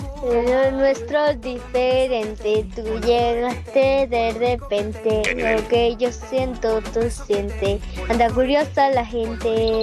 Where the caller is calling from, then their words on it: Vinaroz, Valencian Community, Spain; de Vinaroz.